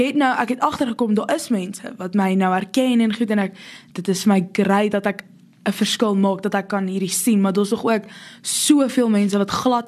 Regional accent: Pretoria, Gauteng, South Africa; Ek is gebore in Pretoria, ook hier so groot geword. Ek is in Afrikaanswer Meisieskool Pretoria. En ja, ek is matrikulant, so ek is 18.

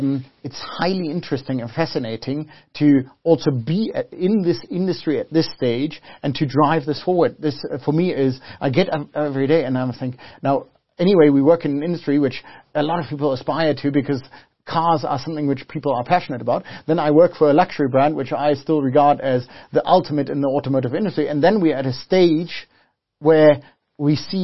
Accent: South Africa; I've been now back in South Africa for 1 year. I grew up in South Africa, but I've spent the last 20 years abroad.

